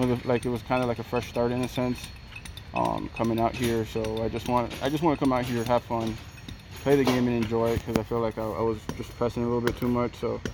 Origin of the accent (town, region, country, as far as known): Miami, Florida, United States